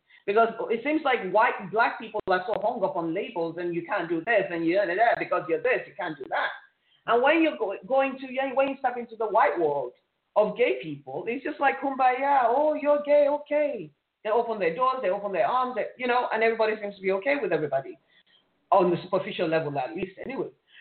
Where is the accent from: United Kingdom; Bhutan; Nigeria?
Nigeria; now in United States; it takes a lot each day to walk around in my skin as a Nigerian or as an African woman, knowing fully well that the possibility of getting in trouble if I ever step foot in my home is there. And I live in America.